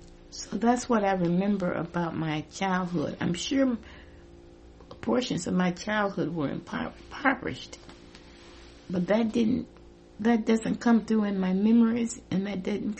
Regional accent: Tulsa, Oklahoma, United States; I grew up in Tulsa, Oklahoma. In Oklahoma City, I was born in Oklahoma City and grew up in Tulsa.

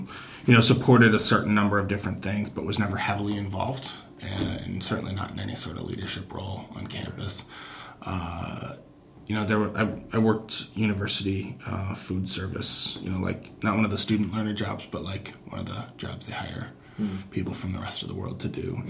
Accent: Neenah, Wisconsin, United States; born or raised there

